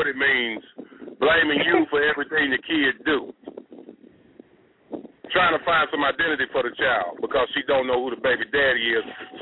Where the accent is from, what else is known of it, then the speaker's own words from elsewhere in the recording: Louisiana, United States; You know, hey, wait a minute. I'm from Louisiana. I don't saw that.